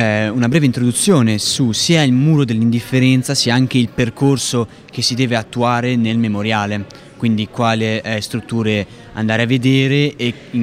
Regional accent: Monza, Lombardy, Italy; vengo da Monza, da liceo Paolo Frisi.

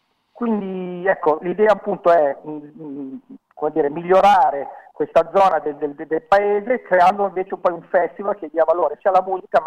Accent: Milan, Lombardy, Italy; avendo radici milanesi, cioè sono nato e cresciuto in Milano per tanti anni, sono trasferito qua da qualche anno

